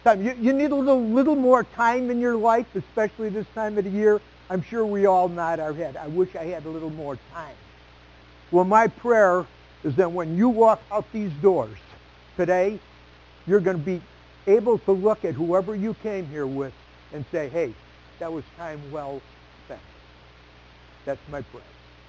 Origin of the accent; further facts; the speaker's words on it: Chicago, Illinois, United States; accent: Chicago; now in Minnesota, United States; people tell me I never lost my Chicago accent